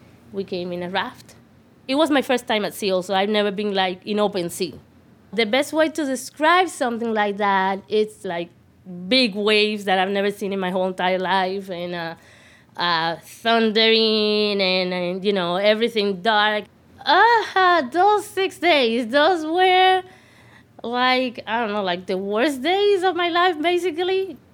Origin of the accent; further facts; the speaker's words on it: Cuba; English is a second language; moved away as an adult; study English in Cuba, it's not the same thing. And when people used to ask me in English, I said that I didn't speak English, in English.